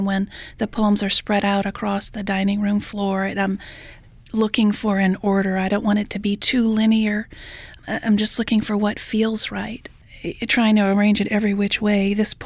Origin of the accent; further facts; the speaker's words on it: Gretna, Louisiana, United States; I grew up on the West Bank in Gretna, and I didn't want to hide that.